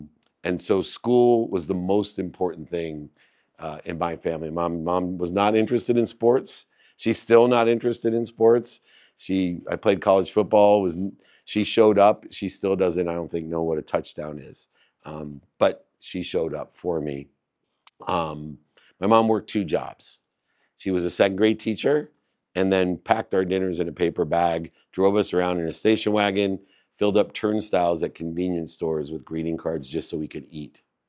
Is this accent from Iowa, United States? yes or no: no; Akron, Ohio, United States; born there; Born into a family with nothing. I was born in Akron, Ohio, single mom, six kids, five boys and a girl.